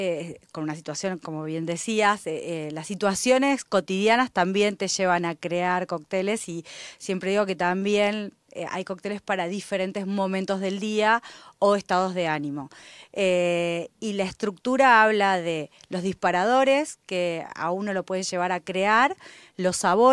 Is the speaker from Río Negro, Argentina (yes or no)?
yes; Cipolletti, Río Negro, Argentina; Soy oriunda de Cipolletti, vine a estudiar, no me alcanzaba la plata.